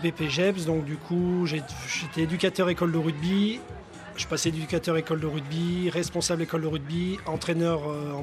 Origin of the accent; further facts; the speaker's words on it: Commentry, Auvergne-Rhône-Alpes, France; Du coup, je suis originaire de Commentry.